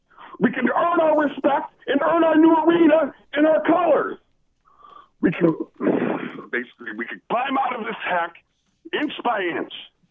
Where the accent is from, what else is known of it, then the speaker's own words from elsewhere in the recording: Milwaukee, Wisconsin, United States; now in Nashville, United States; I'm from Milwaukee, I'm fat, and I drink beer. Now I live in Nashville where it's 80 degrees, and I'm pasty white.